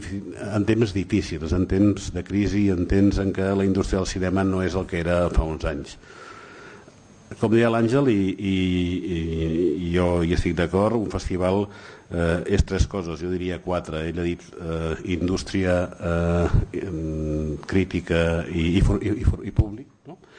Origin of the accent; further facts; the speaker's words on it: Catalonia, Spain; i nosaltres de Catalunya, i som de Catalunya